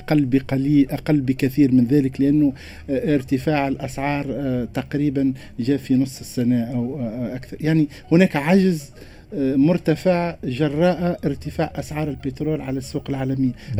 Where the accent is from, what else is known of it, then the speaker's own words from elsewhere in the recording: Tunisia; في اعتقادي كتونسي،